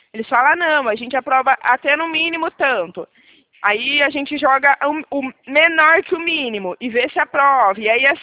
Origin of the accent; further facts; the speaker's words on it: São Paulo, Brazil; DD é 19, porque eu sou aqui de São Paulo